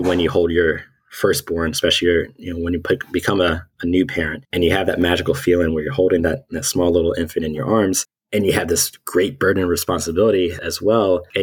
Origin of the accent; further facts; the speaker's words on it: Gastonia, North Carolina, United States; I'm from North Carolina myself, from a little town called Gastonia.